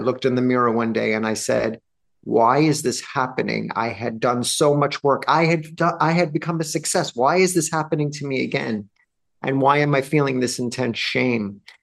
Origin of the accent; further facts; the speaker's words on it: Staten Island, New York, United States; I am a New Yorker, born and bred. I was raised in a very small place called Staten Island